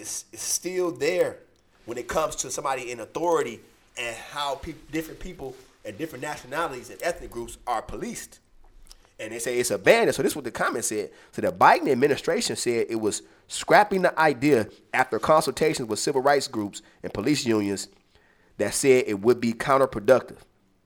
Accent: United States; Me as an American.

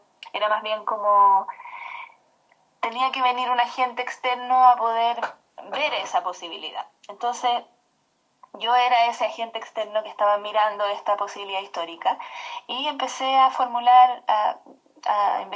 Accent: Chile; Yo soy chilena, soy cantautora chilena

